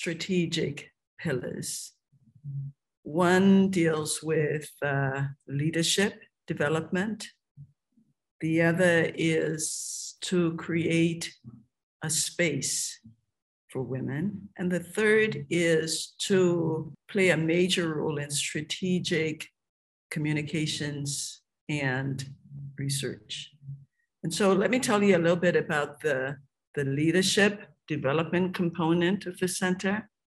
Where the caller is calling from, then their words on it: Liberia; I'm joining you from Liberia, more specifically, Cruiserville, Liberia. I'm currently not at the center, but in Liberia.